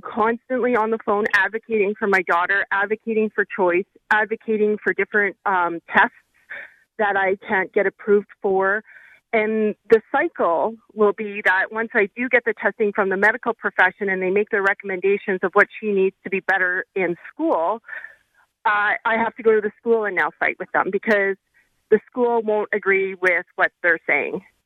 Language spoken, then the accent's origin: English; Canada; I'm actually from Canada.